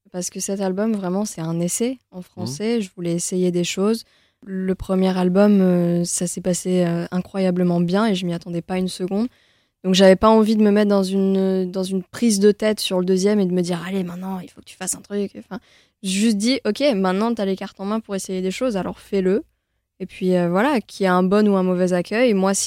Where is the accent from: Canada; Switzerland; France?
France; Allauch, Provence-Alpes-Côte d'Azur; Mais j'ai grandi à Allo, à côté de Marseille. Donc, c'est une petite commune. Et voilà, j'ai grandi là-bas